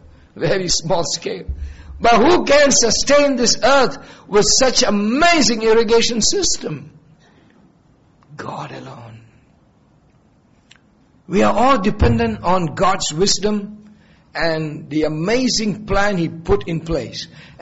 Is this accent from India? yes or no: yes; India; when I was growing up in India.